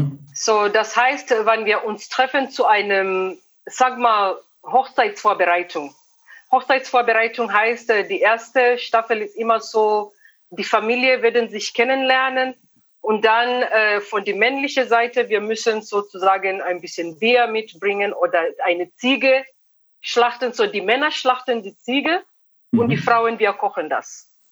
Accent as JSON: {"language": "German", "country": "Kenya", "second_language": "German", "said": "Ich komme nicht original aus der Küste. Ich bin erstmal an die kenianische Küste in 2007 umgezogen."}